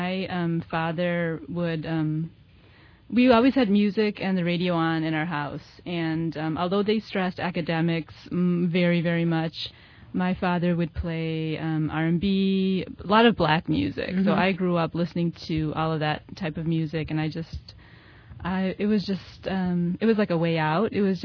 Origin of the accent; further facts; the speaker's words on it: Chicago, Illinois, United States; English is a second language; also born or lived in India; My parents emigrated here from India, so I was born in India, came here when I was four, and grew up in Chicago